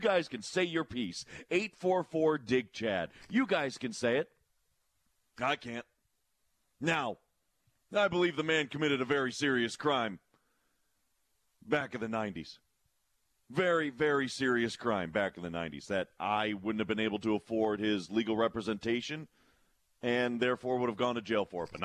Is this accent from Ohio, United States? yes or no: yes; Cleveland, Ohio, United States; The thing is I grew up, I'm from Cleveland, Ohio. So I grew up a Cleveland fan.